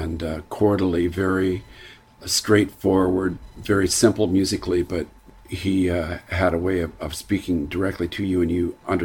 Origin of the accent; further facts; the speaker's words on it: Tacoma, Washington, United States; and we're from Tacoma. It's our hometown, and this is our radio station